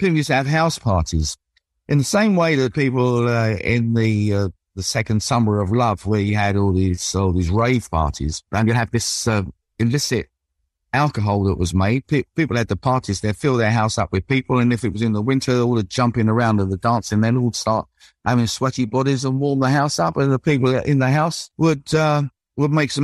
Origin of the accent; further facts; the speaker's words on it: Ashford, South East England, United Kingdom; born there; I was born in Ashford, Middlesex, which is about 16 miles from the centre of London. It was a dormitory town in 1955. The population was about only 16,500.